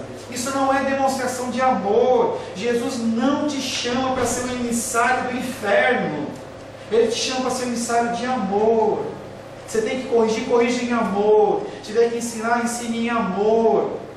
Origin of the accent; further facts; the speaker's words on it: Brasília, Federal District, Brazil; Eu sou brasiliense e eu sei que não tem monte em Brasília.